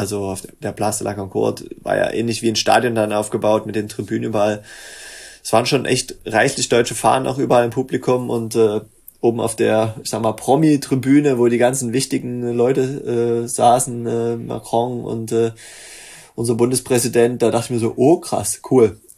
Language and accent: German; Germany; Und wir hatten nur das Glück, dass wir als Deutsche da sehr, sehr weit vorne standen und dann auch da am Anfang schon das größte Team waren.